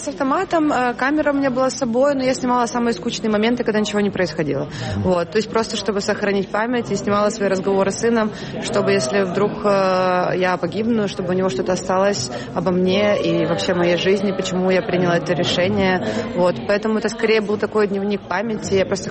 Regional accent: Zaporizhzhia, Zaporizhzhia Oblast, Ukraine; я выросла в Запорожье в 90-х, это был ужасно депрессивный город, металлургия, заводы, все работали на заводах, там все бедные, ни у кого ничего нету

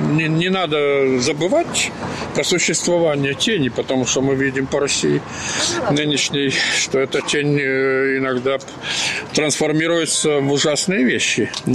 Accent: Ukraine; Как это я, украинец, должен отказаться от одного из лучших поэтов Украины?

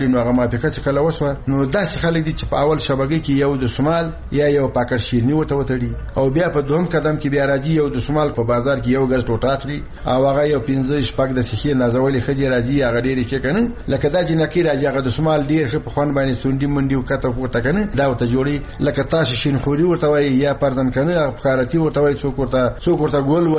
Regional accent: Logar, Afghanistan; موږ د لوګر دی خلکو

